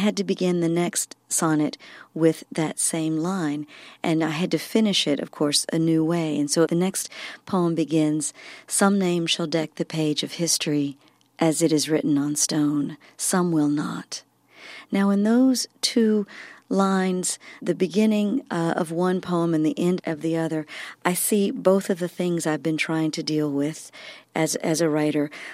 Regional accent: Mississippi, United States; my native land, my home state, Mississippi, my region, the Deep South, hurt me into poetry.

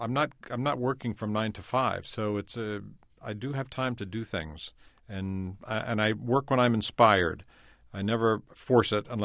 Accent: Texas, United States; born there; I was born in Texas.

